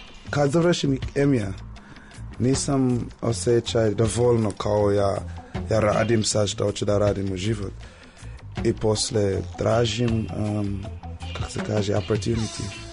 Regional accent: Jamaica; Serbian is a second language; now in Serbia; Sam Jamajčanin

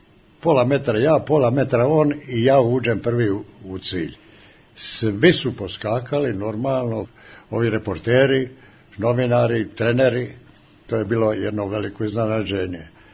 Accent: Dalmatia, Croatia; Ja sam Dalmatinac, ne trčim ja toliko.

